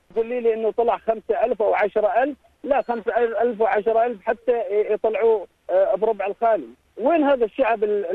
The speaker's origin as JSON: {"language": "Arabic", "country": "United Arab Emirates", "said": "أنا مو من الكويت، أنا بدون من دولة الأمارات."}